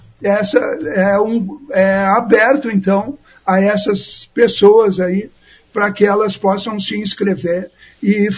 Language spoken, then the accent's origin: Portuguese; Porto Alegre, Rio Grande do Sul, Brazil; now in Maringá, Brazil; Eu sou de Porto Alegre e me mudei para Maringá há pouco tempo, assim. Estou há 4, 5 meses aqui na cidade.